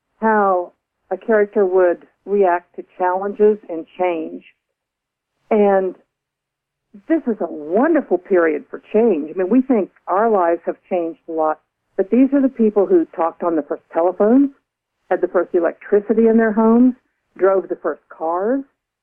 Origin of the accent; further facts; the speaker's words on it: Missouri, United States; now in Virginia, United States; And St. Louis I picked because I'm originally from Missouri, but I'm not from St. Louis. I'm from the southwestern part of the state. But I now live in Virginia, and I have for a number of years.